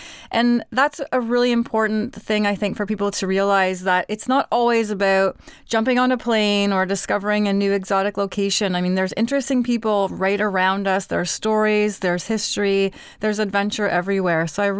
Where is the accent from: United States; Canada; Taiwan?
Canada; Port Perry, Ontario; I was born and raised in Port Perry, so it's a thrill to have such a wonderful travel icon from my hometown.